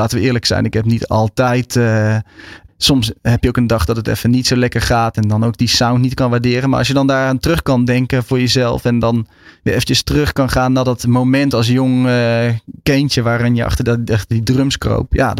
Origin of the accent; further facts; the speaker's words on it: North Brabant, Netherlands; Want ik kom uit Brabant en daar kreeg je niet zomaar drumles.